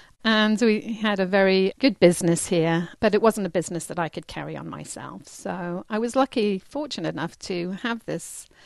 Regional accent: England, United Kingdom; My passion, being English, also is gardening.

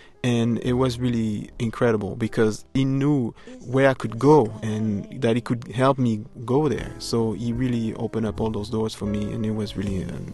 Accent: Geneva, Switzerland; I was born and raised in Switzerland, Geneva.

